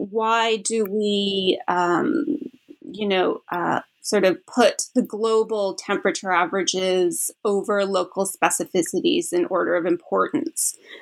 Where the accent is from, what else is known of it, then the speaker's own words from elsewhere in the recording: Canada; I'm originally from Canada.